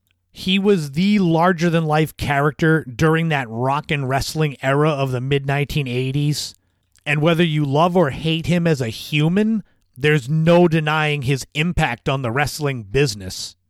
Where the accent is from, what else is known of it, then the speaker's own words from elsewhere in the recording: Northeast, United States; I won't lie, growing up in the Northeast, I typically only saw WWF